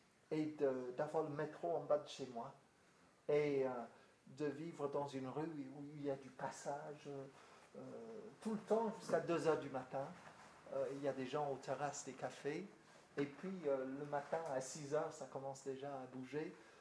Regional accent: United Kingdom; French is a second language; Vous avez compris par mon accent que j'ai des origines au-delà de la Manche.

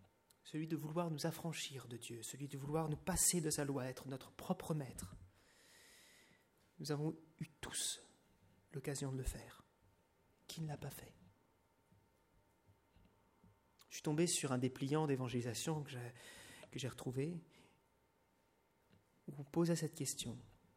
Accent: France; Mais je suis français.

